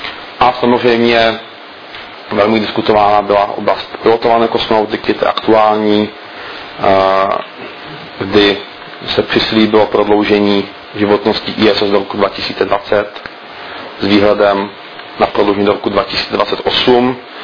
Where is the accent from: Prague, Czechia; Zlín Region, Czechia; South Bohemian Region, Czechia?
Zlín Region, Czechia; Vsetín; jsem ze Vsetína, z Moravy, z Valašska